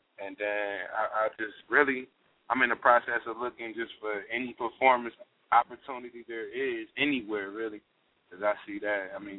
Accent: Cincinnati, Ohio, United States; also born or lived in Philadelphia; I grew up out there pretty much. I grew up in Cincinnati, and then over the summers I go out to Philly.

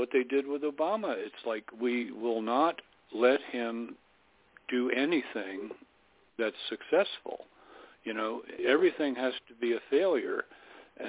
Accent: Homestead, Florida, United States; And, in fact, where I was raised in Homestead, Florida, just north of the Keys

